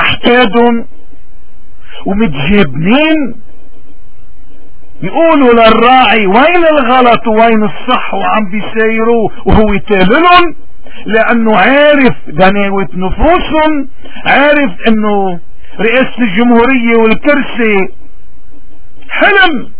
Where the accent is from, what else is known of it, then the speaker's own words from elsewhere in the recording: Lebanon; وهودي عنا بلبنان منن مختلفين, ونحن كبشر لبنانيين منن مختلفين ابدا عن اي بشري باي محل